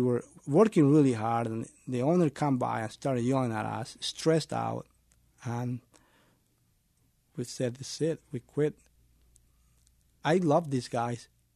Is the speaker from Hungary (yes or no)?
no; Mexico; now in United States; I grew up in Mexico, and I came across the border like every one of my coworkers, undocumented.